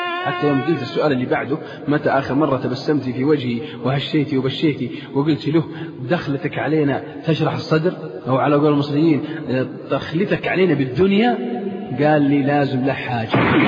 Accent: Saudi Arabia; ليس في بلادنا السعودية

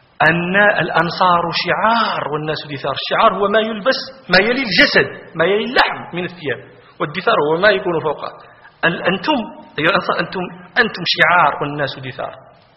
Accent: Morocco; ناقة عندنا في المغرب قد تكون 15,000 درهم 20,000 درهم

